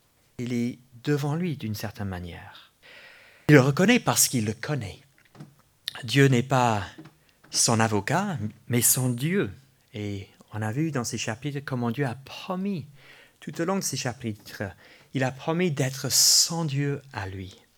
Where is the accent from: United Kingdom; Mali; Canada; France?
United Kingdom; England; French is a second language; Peut-être parce que je suis anglais à la base, donc je suis pas... Tout m'étonne.